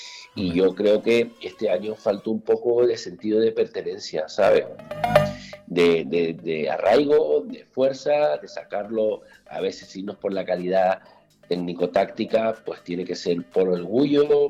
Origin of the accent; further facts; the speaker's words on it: La Orotava, Canary Islands, Spain; Sí, yo soy de la Orotava